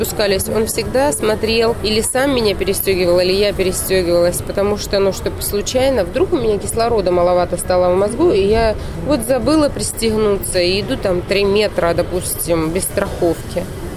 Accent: Ukraine; Есть у меня патриотизм, как бы, что я украинка

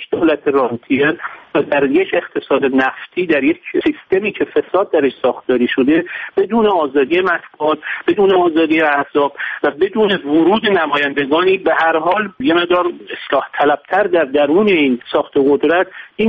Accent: Iran; و من خب نمی‌توانم حسرت و تأسف خودم رو به عنوان یک ایرانی

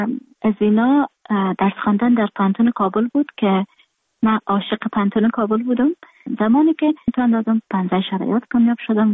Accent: Afghanistan; moved away; من در خارج هستم، خارج از افغانستان هستم،

